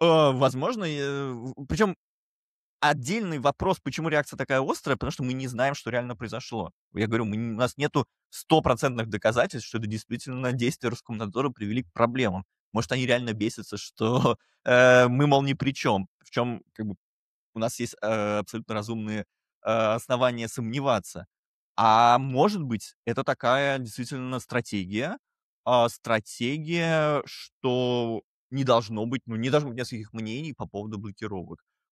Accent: Moscow, Russia; мы, москвичи, во время войны привыкли, что вообще-то у нас все хорошо

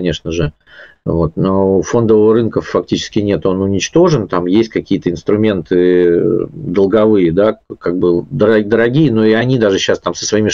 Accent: Russia; Я из России

